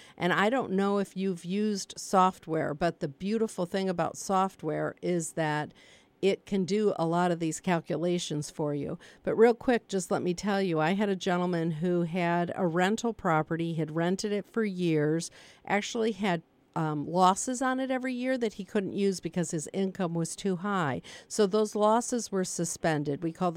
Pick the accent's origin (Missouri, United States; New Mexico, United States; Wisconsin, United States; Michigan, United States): Michigan, United States; I'm not from here. You know, I'm from Michigan.